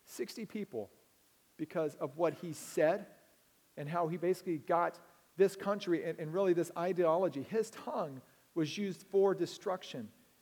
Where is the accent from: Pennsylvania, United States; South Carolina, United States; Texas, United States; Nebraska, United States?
Texas, United States; Now, I grew up in Texas, small town. I'm talking small, like 300 people small.